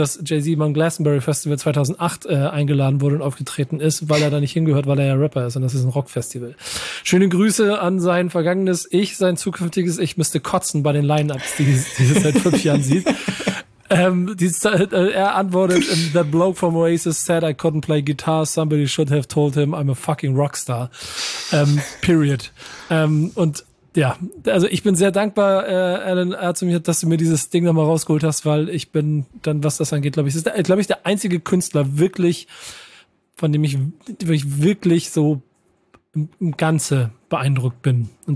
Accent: Hamburg, Germany; Und da muss man als Hamburger einfach mal sagen, habe ich ein bisschen später erst kapiert.

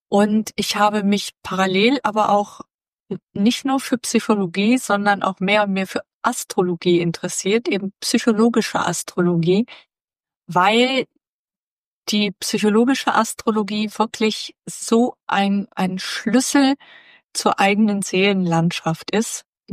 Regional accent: Bielefeld, North Rhine-Westphalia, Germany; now in Münster, Germany; Geboren und aufgewachsen bin ich in Bielefeld und bin dann zum Studium der Zahnmedizin nach Münster gekommen

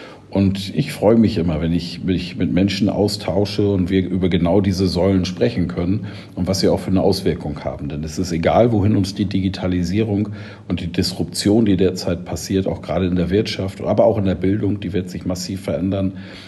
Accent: Schleswig-Holstein, Germany; Ich bin in einem Dorf in Schleswig-Holstein groß geworden, als Sohn eines Landwirts.

